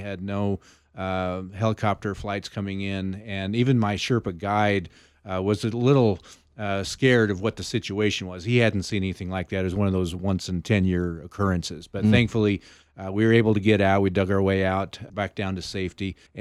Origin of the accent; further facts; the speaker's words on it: Colorado, United States; Well, I was kind of born and raised in the Colorado Rockies, and so I love being on top of anything that's really tall.